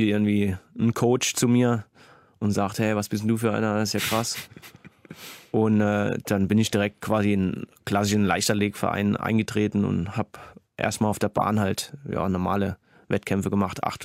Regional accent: Saarland, Germany; moved away; also born or lived in Munich / London; Ja, ich habe auch ein Jahr in London gewohnt. Also ich war ich komme ja aus dem Saarland und von Saarland bin ich nach München gezogen, von München nach London.

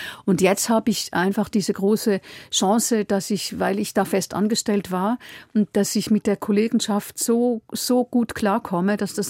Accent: Zurich, Switzerland; Ich bin aufgewachsen am Zürcher See oder weit, weit oberhalb des Zürcher Sees. Und ich bin aufgewachsen in einem Tagungs- und Studienzentrum, was mein Vater geleitet hat.

